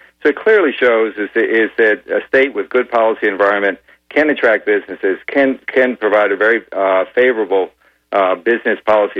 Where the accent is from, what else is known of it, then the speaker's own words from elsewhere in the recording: the South, United States; I recognize, and I'm from the South as well.